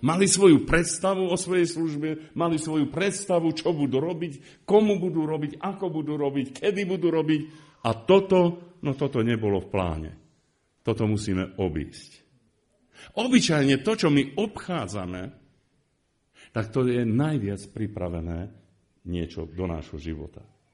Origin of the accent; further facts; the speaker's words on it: Komárno, Nitra Region, Slovakia; Spomínam si, ako sme išli na na tržnicu, tam u nás v Komárne